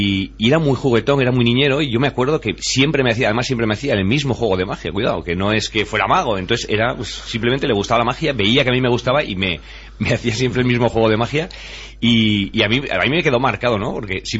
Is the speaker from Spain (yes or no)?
yes; Corella, Navarre, Spain; el Día del Libro en Corella, que es de donde yo soy.